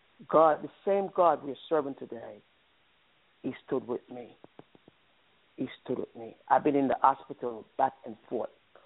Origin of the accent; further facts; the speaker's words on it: Jamaica; I'm from Jamaica in the Caribbean.